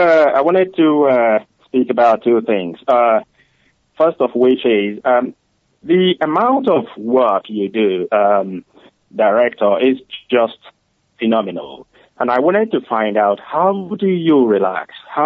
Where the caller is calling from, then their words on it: London, United Kingdom; I'm calling from London.